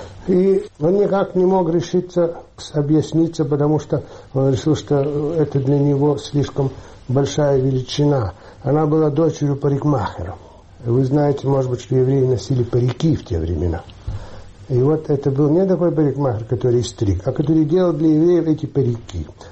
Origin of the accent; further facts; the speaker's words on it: Kyiv, Ukraine; Я родился в Киеве. Все дети родились в Киеве.